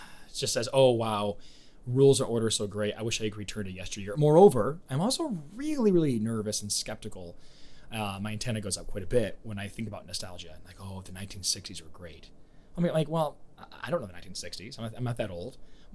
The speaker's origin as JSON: {"language": "English", "town": "Wheaton", "country": "United States", "said": "I'm from Wheaton. I plan to be buried there."}